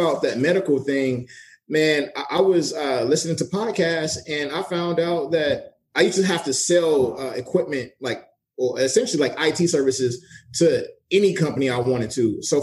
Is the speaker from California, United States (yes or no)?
yes; Los Angeles, California, United States; Man, I'm from LA.